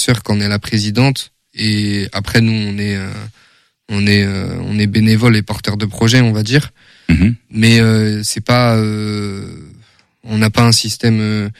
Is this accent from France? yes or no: yes; Angers, Pays de la Loire, France; Nous, on est de la Roseraie.